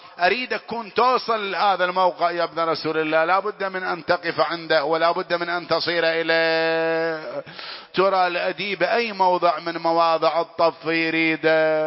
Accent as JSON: {"language": "Arabic", "country": "Iraq", "said": "بلادنا العراق اجعلها آمنة وارزق أهلها من الثمرات"}